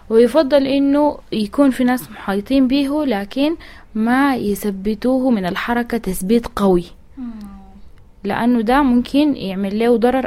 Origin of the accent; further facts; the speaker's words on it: Sudan; عندنا في السودان مشكلة إنه زول عنده مرض الصرع